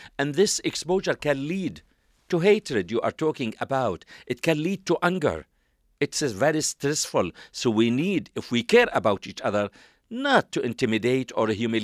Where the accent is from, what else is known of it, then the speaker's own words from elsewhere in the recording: Jabalia, Gaza Strip, Palestine; I am Palestinian from the Jabalia refugee camp.